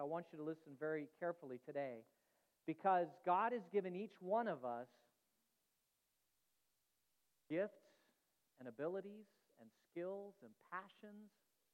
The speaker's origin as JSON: {"language": "English", "town": "Phoenix", "region": "Arizona", "country": "United States", "tie": "born or raised there", "said": "it is being held at my home congregation where I grew up in Phoenix"}